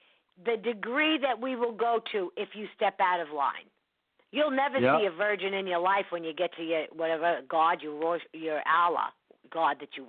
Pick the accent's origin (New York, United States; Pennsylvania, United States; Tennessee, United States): New York, United States; New York City; I don't know much about quaint little cities. I come from New York City. So I don't know what goes on in quaint little cities.